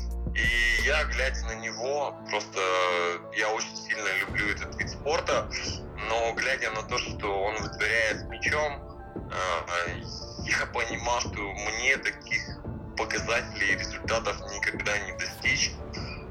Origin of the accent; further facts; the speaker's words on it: Uzhur, Krasnoyarsk Krai, Russia; also born or lived in Anzhero-Sudzhensk; я родился в Кемеровской области, город Анжеро-Судженск, вот, затем мне пришлось по семейным обстоятельствам переехать в Красноярский край, там небольшой городок, есть такой Ужур